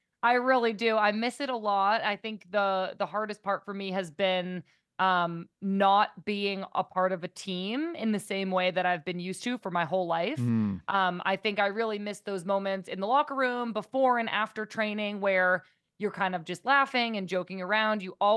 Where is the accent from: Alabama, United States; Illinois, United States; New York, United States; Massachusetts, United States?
Massachusetts, United States; I grew up in Massachusetts, so probably a pretty similar setup to here in Vermont.